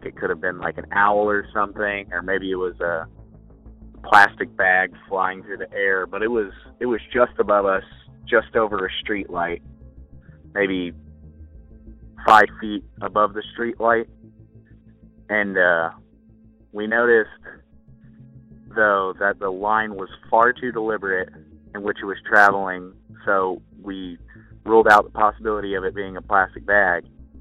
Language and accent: English; Missouri, United States; I'm from Missouri in the Kansas City area.